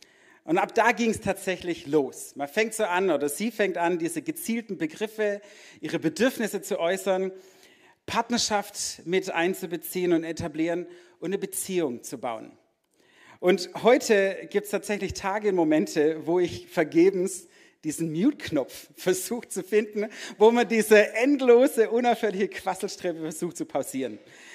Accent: Neckarsulm, Baden-Württemberg, Germany; um genau zu sein. Und ich bin aus Neckarsulm, muss ich sagen. Eigentlich bin ich so ein Schwabacher Geschlecht.

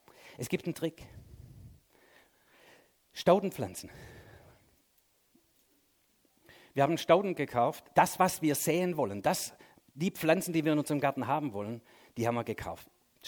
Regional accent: Baden-Württemberg, Germany; Also ich bin Schwabe.

